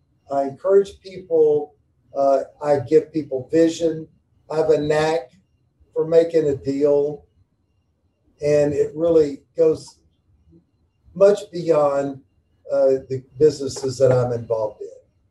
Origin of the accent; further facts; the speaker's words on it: Orange, Texas, United States; Well, I grew up in Orange, Texas, which is near Beaumont down southeast Texas, kind of where the Gulf of Mexico meets the Sabine River.